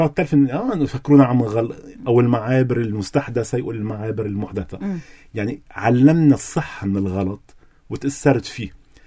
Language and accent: Arabic; Ehden, North Governorate, Lebanon; مع احترامي لضيعتي ببلش من أهدن إلى كل ضيعة بلبنان